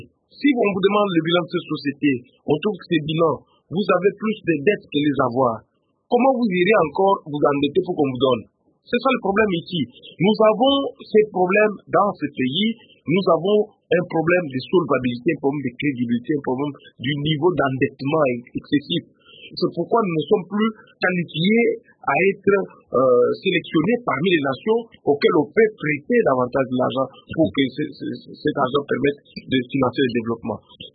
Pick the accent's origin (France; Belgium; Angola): Angola; Cabinda; L'autre fois, je vous ai rappelé la situation de chez moi, à Cabinda